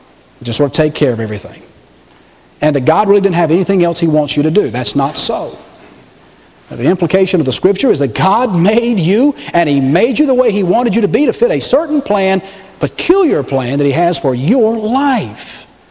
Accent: Atlanta, Georgia, United States; born there; The day I was born in Georgia Baptist Hospital in Atlanta, Georgia. My family was not Baptists, to say the least.

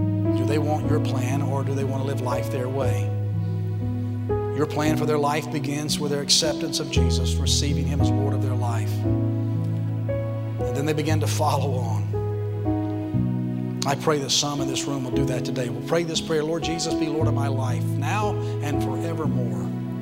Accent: Atlanta, Georgia, United States; born there

